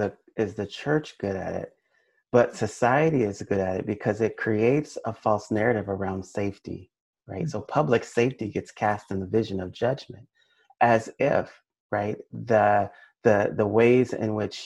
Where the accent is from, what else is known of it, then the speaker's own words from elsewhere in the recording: Seattle, Washington, United States; born and raised in South Seattle, having seen the ways in which gentrification works